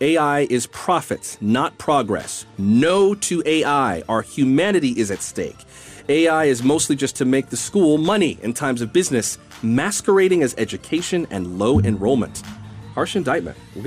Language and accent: English; Florida, United States; Like, I'm from Florida.